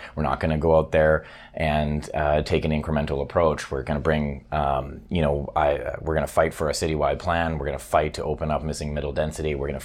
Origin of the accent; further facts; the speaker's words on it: Vancouver, British Columbia, Canada; I don't know if I can live in Vancouver, my hometown, in 5 years